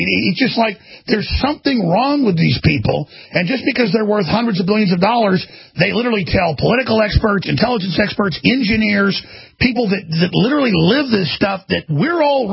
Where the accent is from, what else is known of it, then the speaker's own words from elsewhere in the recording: the South, United States; I'm a Southerner.